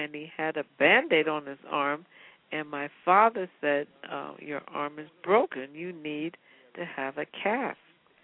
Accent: Newark, New Jersey, United States; born there; And so I was born in Newark.

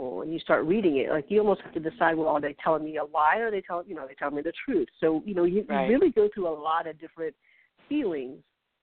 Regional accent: the South, United States; I have a lot of really conservative friends. I grew up in the South, so it doesn't surprise me that hasn't changed.

